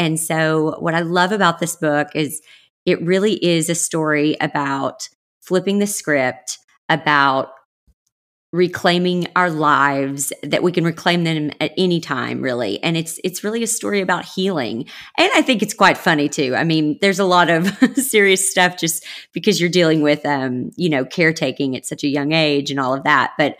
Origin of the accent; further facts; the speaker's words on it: the South, United States; I grew up in the South